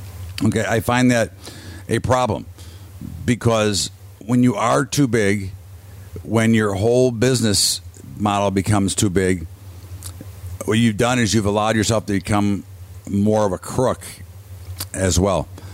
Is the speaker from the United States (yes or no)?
yes; Chicago, Illinois, United States; You know, when I grew up in Chicago, branch banking was not allowed, okay?